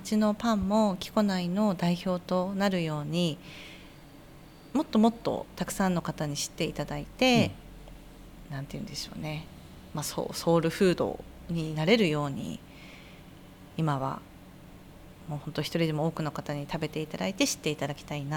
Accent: Hakodate, Hokkaido, Japan; born there; 私も函館生まれですので

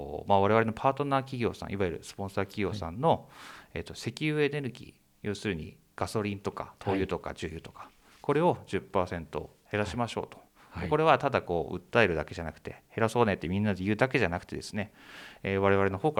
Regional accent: Hokkaido, Japan; 地元は北海道ですね。

